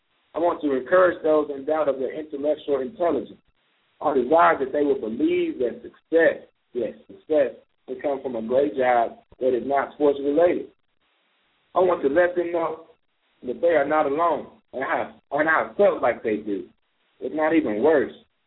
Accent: Muskogee, Oklahoma, United States; So I spent the next 6 months back home in my hometown, Muskogee, Oklahoma, before moving back to Lubbock.

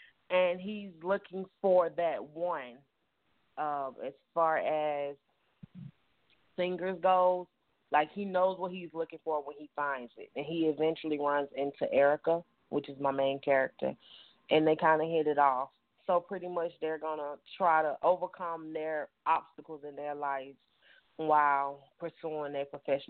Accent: Atlanta, Georgia, United States; I'm 28 years old. I'm from Atlanta, Georgia.

